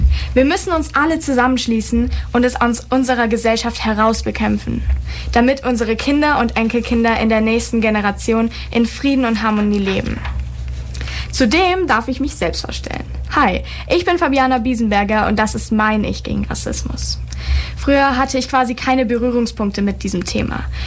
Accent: Ulm, Baden-Württemberg, Germany; Ich bin gebürtige Ulmer und meine Stadt seitdem treu.

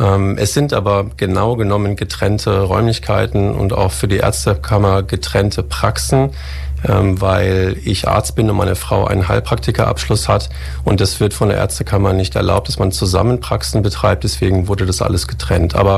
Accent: North Rhine-Westphalia, Germany; born there; Also geboren bin ich in Ostwestfalen, in der Nähe von Gütersloh. Habe dann in Mainz studiert am Rhein und bin dann nach 5 Jahren Studium für 1 Jahr nach New York zu einer Forschungstätigkeit gereist.

